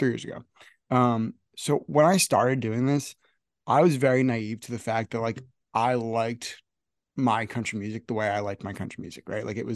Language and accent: English; New Jersey, United States; I'm from New Jersey and like, I know a bunch of people that live there now.